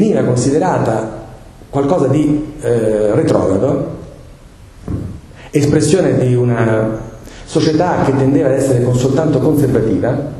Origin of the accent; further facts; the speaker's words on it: Rome, Lazio, Italy; siccome sono di Roma